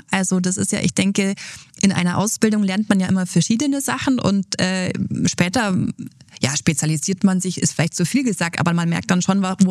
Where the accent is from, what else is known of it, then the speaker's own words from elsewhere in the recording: Bavaria, Germany; Ich komme aus dem Allgäu